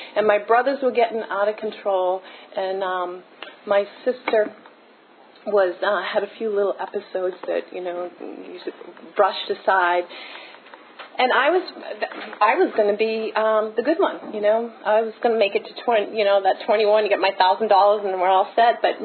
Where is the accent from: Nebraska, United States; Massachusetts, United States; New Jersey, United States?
Massachusetts, United States; I got a scholarship to a school in D.C., and I grew up in Massachusetts.